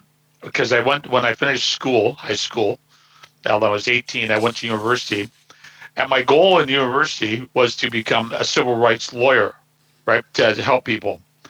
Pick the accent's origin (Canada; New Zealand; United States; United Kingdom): Canada; Burnaby, British Columbia; Now in my hometown, which is 250,000 people, Burnaby, there's 103 languages spoken.